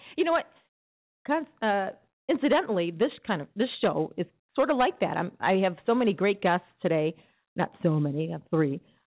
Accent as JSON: {"language": "English", "town": "Chicago", "region": "Illinois", "country": "United States", "tie": "born or raised there", "said": "I grew up on Roscoe in Chicago, for anybody who's wanting to know. A lot of people think I'm from the Northwest suburbs, but it's Chicago proper, folks. Northwest Sider all the way."}